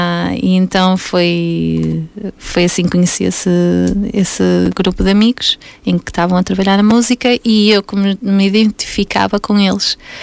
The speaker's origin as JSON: {"language": "Portuguese", "town": "Porto", "region": "Norte", "country": "Portugal", "tie": "born or raised there", "moved": "as an adult", "lives_now": "United States", "said": "E a parte da minha mãe já é do Norte, eu fui criada no Norte, nasci no Porto."}